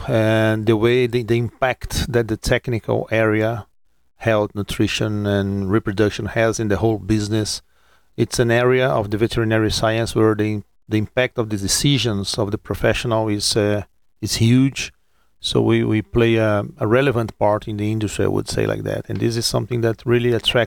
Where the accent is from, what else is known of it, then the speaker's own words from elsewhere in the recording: Midwest, United States; Yeah, I come from the Midwest, and I had a very strong connection with cattle actually.